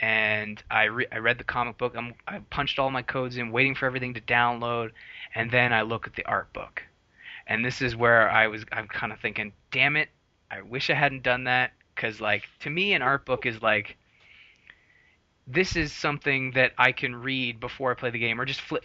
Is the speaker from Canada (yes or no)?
yes; Canada; me being Canadian, I'm like, oh yeah, eh, it's pretty cold out there